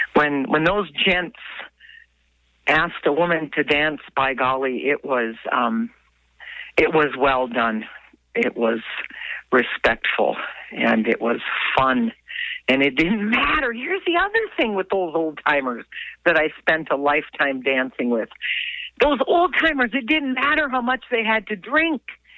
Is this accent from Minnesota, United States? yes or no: yes; Chisholm, Minnesota, United States; So even though I grew up in Chisholm, in the heart of the polka dancing universe